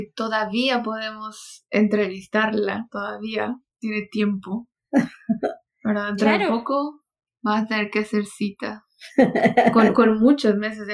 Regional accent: Mexico; Yo quiero decir que como mexicana es bien complicado vivir en un país latino y ser mujer

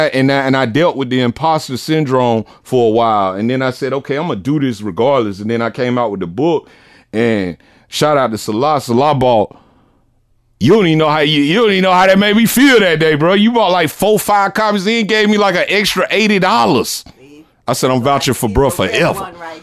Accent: Augusta, Georgia, United States; Like I say, I'm from Delta Manor, too.

